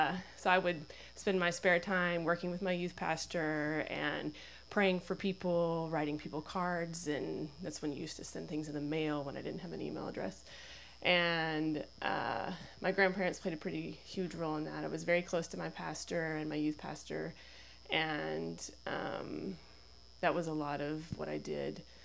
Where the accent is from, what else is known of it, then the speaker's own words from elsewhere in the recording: Amarillo, Texas, United States; I grew up in Amarillo, Texas, which is a very exciting place of nothing really but cattle and flatlands.